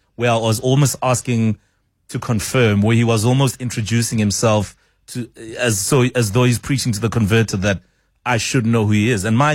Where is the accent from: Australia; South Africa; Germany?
South Africa; Soweto, Gauteng; I grew up in Dube, Soweto.